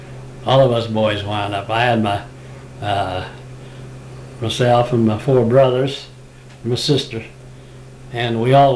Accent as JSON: {"language": "English", "town": "Fredonia", "region": "Kansas", "country": "United States", "tie": "born or raised there", "said": "That was in Fredonia, Kansas."}